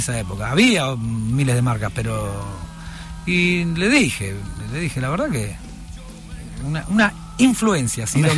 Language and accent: Spanish; Buenos Aires, Argentina; hay un colegio allá en Soldati, porque somos de Soldati